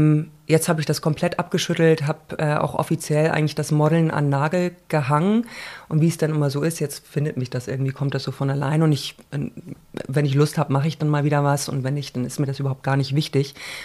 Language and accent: German; Germany; born there; also born or lived in United States; Ich bin in Deutschland geboren, habe aber sehr lange, 15 Jahre insgesamt, in Amerika gelebt.